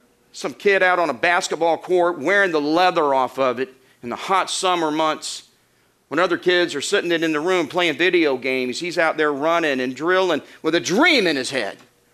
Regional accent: United States; As an American, I am fully aware of the flaws of our country.

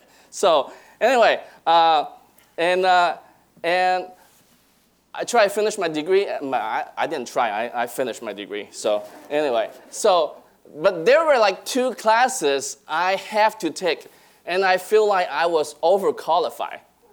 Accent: Hong Kong; I was born and raised in Hong Kong my entire life, and I had my Bible training in Hong Kong and both Hong Kong and the States.

